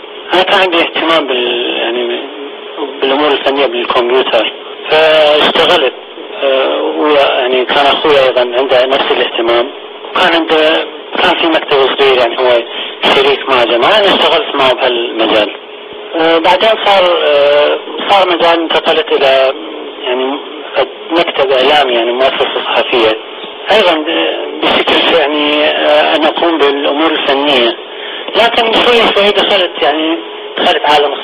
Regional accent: Baghdad, Baghdad Governorate, Iraq; also born or lived in Syria; احنا بالعراق أساسا من بغداد مدينة بغداد.

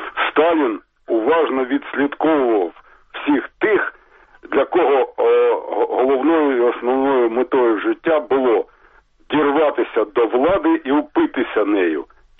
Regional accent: Kharkiv, Kharkiv Oblast, Ukraine; я з Харкова.

